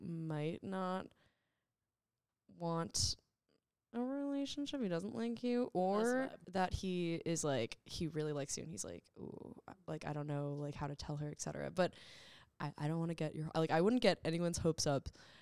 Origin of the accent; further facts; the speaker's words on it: New Jersey, United States; Well, I'm from New Jersey and, like, my town, especially, Rainbow Sidewalks.